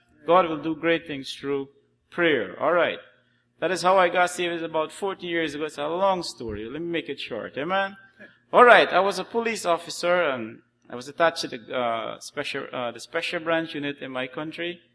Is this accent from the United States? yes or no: no; Guyana; I'm from Guyana. Well, that is south of America.